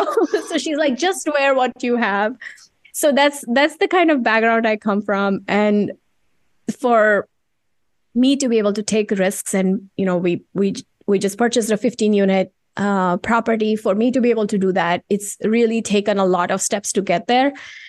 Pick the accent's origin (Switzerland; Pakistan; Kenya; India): India; I grew up in India.